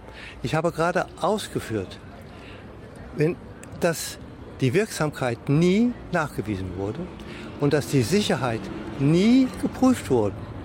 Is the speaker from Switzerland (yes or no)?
no; Thailand; Aber ich bin Thailänder. Bei uns sterben über 90%.